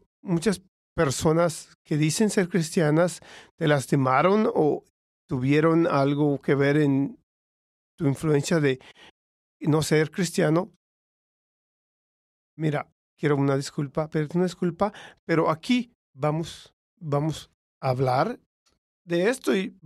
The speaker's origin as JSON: {"language": "Spanish", "region": "California", "country": "United States", "tie": "born or raised there", "second_language": "Spanish", "said": "creciendo en California, yo me acuerdo de, tenía yo mi maestro de español"}